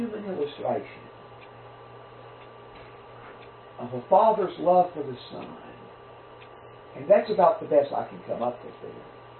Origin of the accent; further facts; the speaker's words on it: Tennessee, United States; There's a friend I was raised with in Middle Tennessee.